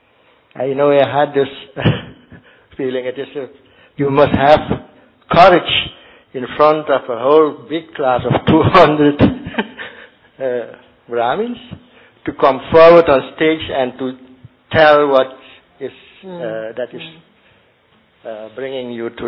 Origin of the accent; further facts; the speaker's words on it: Suriname; English is a second language; I'm from Suriname. I think you know where Suriname is.